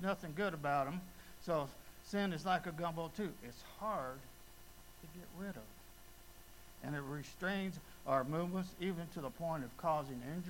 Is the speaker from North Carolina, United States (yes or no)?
yes; North Carolina, United States; You know, we came from North Carolina, and we visit, you know, the churches we were a part